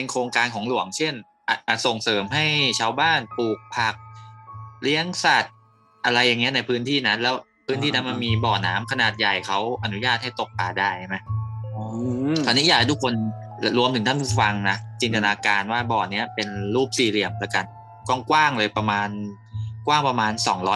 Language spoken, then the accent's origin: Thai; Sing Buri, Thailand; เรื่องมันเกิดที่จังหวัดบ้านเกิดผมเลยสิงห์บุรี